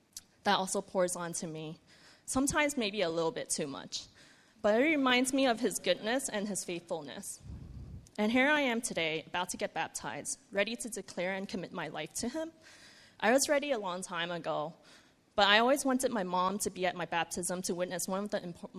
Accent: New York City, New York, United States; now in Hong Kong; whether it be growing up in New York City or moving here to Hong Kong a few years ago.

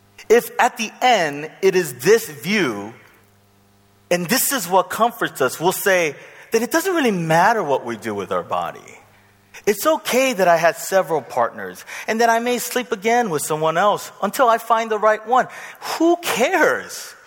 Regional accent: California, United States; You do not believe me. I know. I'm from California.

